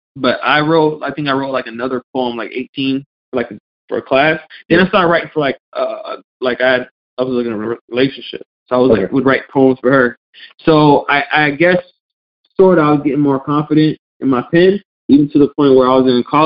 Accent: Fort Pierce, Florida, United States; Grew up in the 90s. I'm from Fort Pierce, very dangerous city.

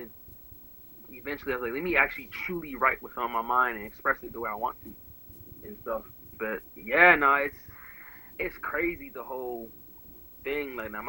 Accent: Port St. Lucie, Florida, United States; when I sent it to a dude named Tensai, who's from my hometown, Port St. Lucie.

